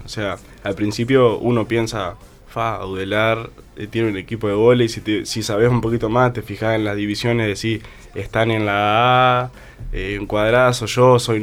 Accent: Salto, Uruguay; yo vengo de Salto, soy del interior, y yo jugaba al vóley allá.

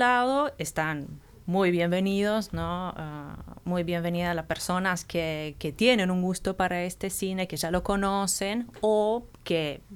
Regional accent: Romania; now in Uruguay; Bien, yo soy rumana, uh-huh. Vivo en Uruguay desde 6 años y medio.

